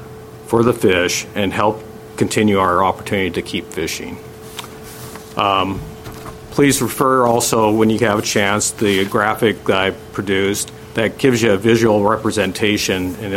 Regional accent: Poulsbo, Washington, United States; I grew up in Paulsbow. I began fishing the Forks area in the late 60s, camping in the back of my uncle's 57 carryall

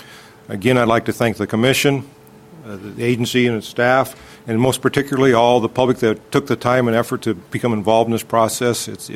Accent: Marysville, Washington, United States; from Marysville.

